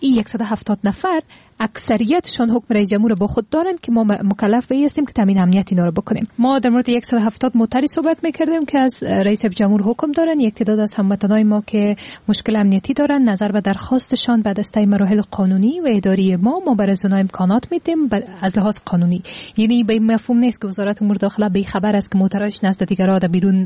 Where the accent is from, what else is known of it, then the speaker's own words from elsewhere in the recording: Afghanistan; طبیعی است که به عنوان یک افغان